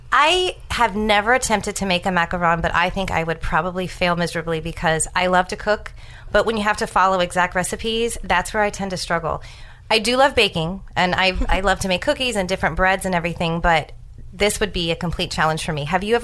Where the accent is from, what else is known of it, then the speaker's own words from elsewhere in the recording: San Jose, California, United States; there is a bakery in my hometown of San Jose, California, called Dick's Bakery